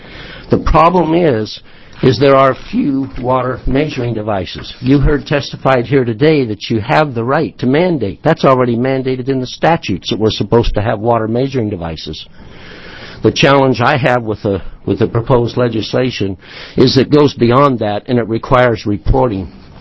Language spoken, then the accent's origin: English; Canyon City, Oregon, United States; I'm from Grant County. The city is Canyon City, Oregon.